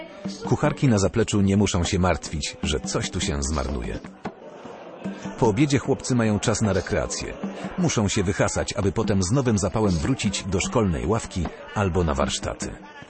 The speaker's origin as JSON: {"language": "Polish", "country": "Madagascar", "lives_now": "Poland", "said": "Jestem klerykiem salezjańskim z Madagaskaru."}